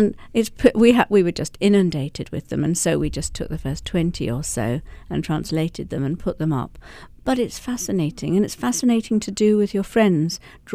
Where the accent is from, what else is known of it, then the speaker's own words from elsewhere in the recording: Pakistan; born there; Furthermore, I was born in Pakistan, and so it's obviously going to be very familiar from this lifetime as well.